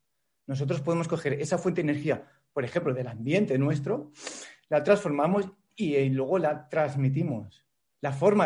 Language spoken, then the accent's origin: Spanish; Spain; mi mujer es colombiana, yo me crié en España.